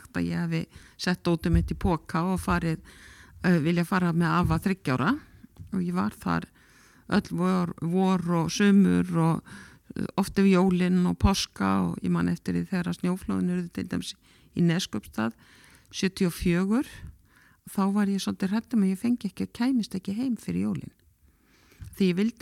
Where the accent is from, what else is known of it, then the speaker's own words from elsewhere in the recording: Egilsstaðir, Eastern Region, Iceland; Ég fædd og uppalinn á Egilsstöðum, en ég var mjög mikið sveit út í Jökuls á Hlíð.